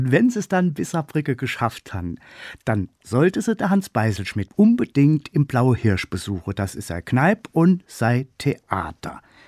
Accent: Saarland, Germany; Ja, so sind wir Saarländer.

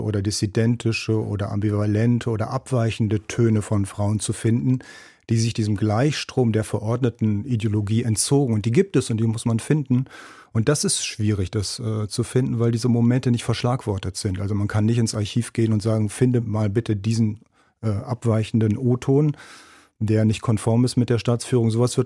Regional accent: West Germany, Germany; born there; ich bin als jemand, der in Westdeutschland geboren ist, als Kind der alten Bonner Republik

